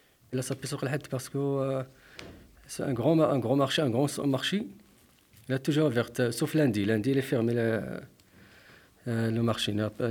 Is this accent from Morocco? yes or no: yes; Morocco; French is a second language; now in Lens, France; Et j'habite à Lens. Et mon pays d'origine, le Maroc. Et j'ai en France depuis 2018.